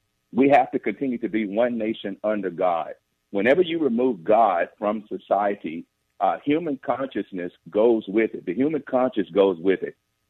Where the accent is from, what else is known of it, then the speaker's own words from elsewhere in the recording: Tuscaloosa, Alabama, United States; You know, I grew up in Tuscaloosa, Alabama, at the very end of the segregation of the school system.